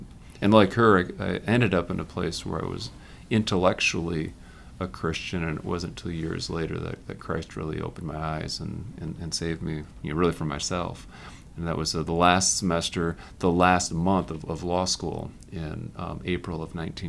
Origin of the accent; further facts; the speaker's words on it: Grand Rapids, Michigan, United States; also born or lived in North Carolina; I grew up in Grand Rapids, Michigan. Didn't grow up in a religious family. We were occasionally Catholic. Left for college at Purdue.